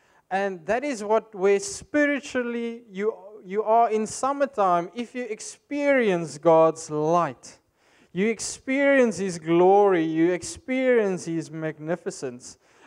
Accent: South Africa; I grew up in South Africa, and we had two distinct places where we went in summer.

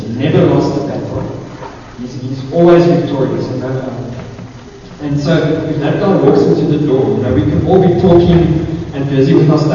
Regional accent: Secunda, Mpumalanga, South Africa; I come from Secunda, right?

